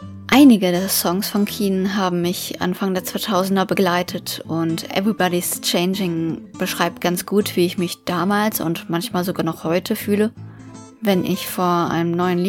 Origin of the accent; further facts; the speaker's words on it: Lower Saxony, Germany; Aus einem kleinen Dorf südlich von Hannover.